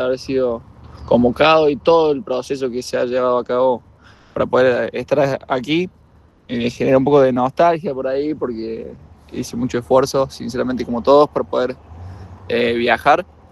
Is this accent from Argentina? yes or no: yes; Ucacha, Córdoba, Argentina; representar a Ucacha, a mi pueblo, a Río Cuarto, a la Argentina